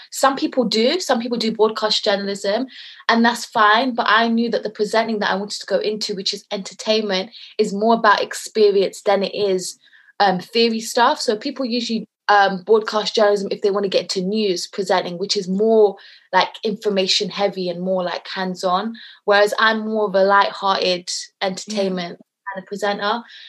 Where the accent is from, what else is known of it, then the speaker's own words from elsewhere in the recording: United Kingdom; accent: British; I can't speak the language. And even if I try to, because of my British accent, I get made fun of because I can't pronounce the words properly.